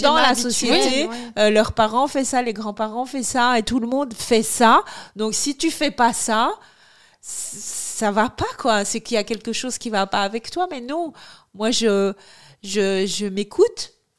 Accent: United Kingdom; accent: English; French is a second language

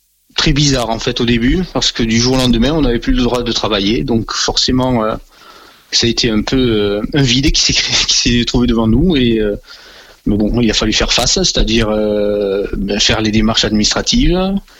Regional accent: Morocco; parce que je suis originaire du Maroc.

